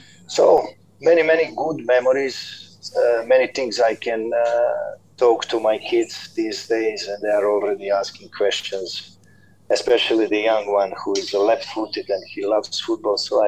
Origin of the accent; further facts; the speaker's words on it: Croatia; English is a second language; of one football club in Croatia, and not because I wanted to become one. It was the situation with my hometown club, which was near the bankruptcy